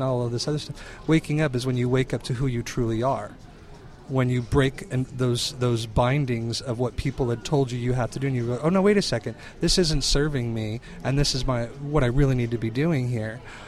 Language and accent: English; Iowa, United States; I'm a native of Iowa. I grew up on the Mississippi River in Iowa. Right on a tiny town of 700 people, 600 people.